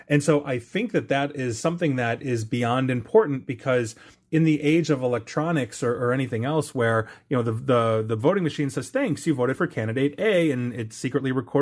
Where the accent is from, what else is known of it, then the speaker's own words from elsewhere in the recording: Illinois, United States; at least here in my home state of Illinois